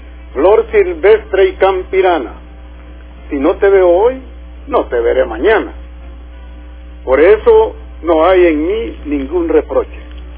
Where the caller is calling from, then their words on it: San Bartolomé, Cuscatlán, El Salvador; de San Bartolomé, pero la pilla.